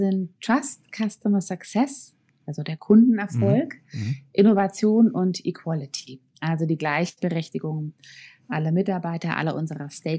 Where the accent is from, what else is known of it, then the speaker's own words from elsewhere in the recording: Germany; Und wir als Deutsche haben da teilweise ein bisschen Probleme, das sozusagen aufzunehmen